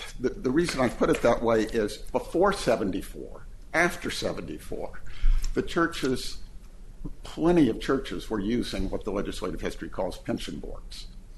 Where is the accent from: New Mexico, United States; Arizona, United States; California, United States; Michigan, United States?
Arizona, United States; As to the Ninth Circuit, I'm from Arizona. As you may know, things tend to go a little slower out west.